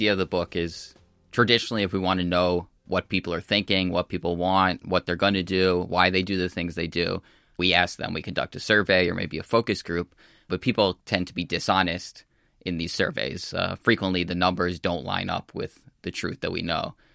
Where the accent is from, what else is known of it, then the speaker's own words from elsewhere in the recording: United States; So I'm from the United States, and after Barack Obama was first elected